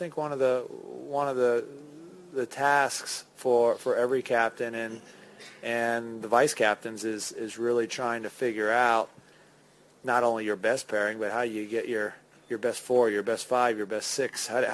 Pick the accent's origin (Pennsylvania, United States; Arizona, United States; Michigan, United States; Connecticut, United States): Pennsylvania, United States; I'm not really from Texas, so we don't wear a lot of 10-gallon hats in Pennsylvania